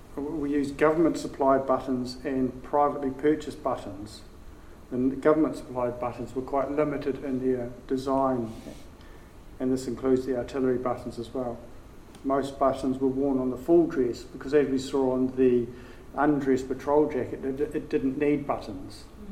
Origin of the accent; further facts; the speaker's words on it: New Zealand; I call it Roberts because I'm a Kiwi. I'm a Kuth Kiwi.